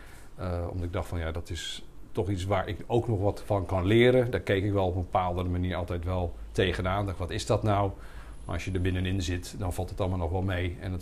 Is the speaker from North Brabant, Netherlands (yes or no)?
yes; Waalwijk, North Brabant, Netherlands; also born or lived in Rotterdam / Hendrik-Ido-Ambacht; Een verhuizing doorgemaakt naar Hendrikido Ambacht en later naar Waalwijk, waar ik vanaf mijn 9e heb gewoond in het Brabantse. Zekere zin wel een cultuurschok als je uit het westen komt, zoals dat dan mooi heet.